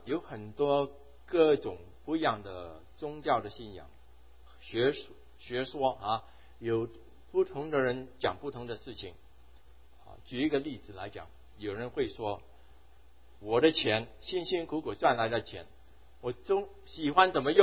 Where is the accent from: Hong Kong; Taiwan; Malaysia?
Hong Kong; 另外哈，我在香港大的哈，香港大的其实学很多古文